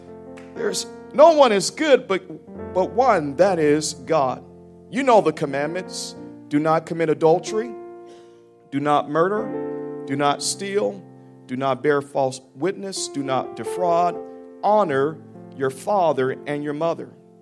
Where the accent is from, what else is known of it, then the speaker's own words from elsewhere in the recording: Tennessee, United States; Now I'm from Tennessee, so that's Mississippi. Good people.